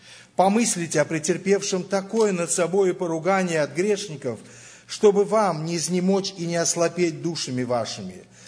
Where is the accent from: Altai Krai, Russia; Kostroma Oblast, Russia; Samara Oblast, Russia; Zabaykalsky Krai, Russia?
Samara Oblast, Russia; Samara; я из Самарии, то есть из Самары, это Волга.